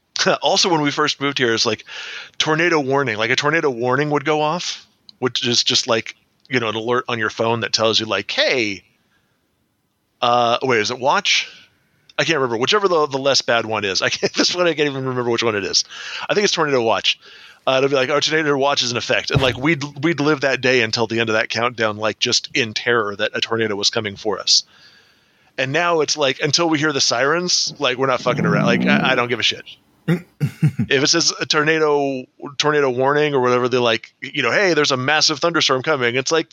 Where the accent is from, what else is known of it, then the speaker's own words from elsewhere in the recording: California, United States; And, people out here, like, they hear that we're from California.